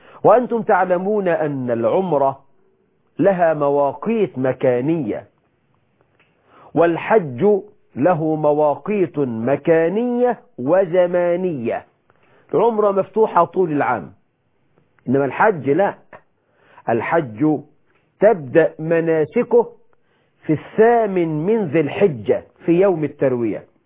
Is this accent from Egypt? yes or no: yes; Egypt; نحن كمصريين